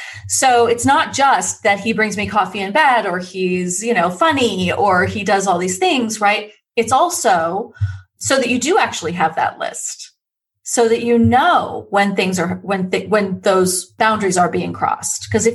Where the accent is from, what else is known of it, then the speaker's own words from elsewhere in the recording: New York, United States; I'm from New York. I'm from New York, so